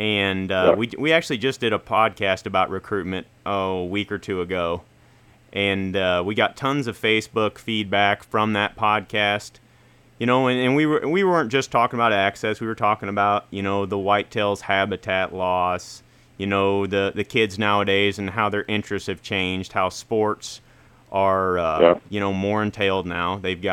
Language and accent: English; Paris, Missouri, United States; now in Iowa, United States; I've seen it happen in my hometown back in Paris, Missouri, about 1,100 people, and then up here in Iowa